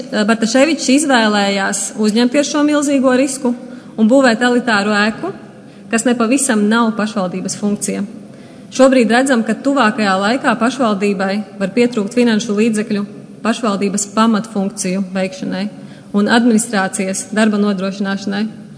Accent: Rēzekne, Latgale, Latvia; Kolēģi un kolēģis, es esmu no Rēzeknes

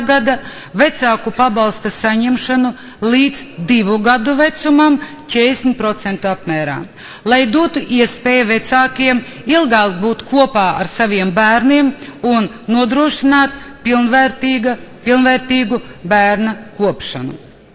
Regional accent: Latgale, Latvia; no Latgales manas dzimtās zemes no mana dzimtā reģiona ir pazudusi piektā daļa iedzīvotāja

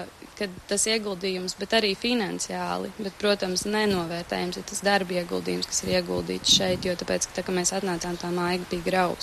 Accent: Riga, Latvia; now in Cēsis, Latvia; es esmu rīdziniece, un es pēdējos 3 gadus uzsākot malu esmu cēsniece.

